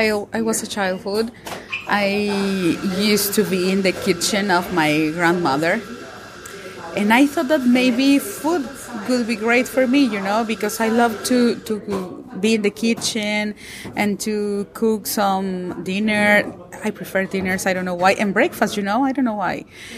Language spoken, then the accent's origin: English; Mexico; English is a second language; So I studied that in Guadalajara in Mexico. I'm from Mexico.